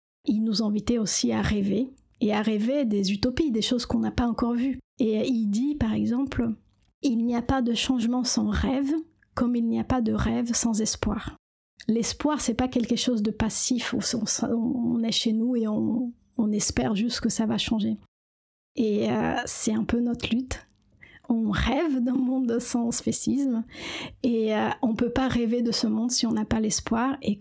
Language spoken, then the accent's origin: French; Brazil; now in France; parce que je suis brésilienne et que la musique c'est très important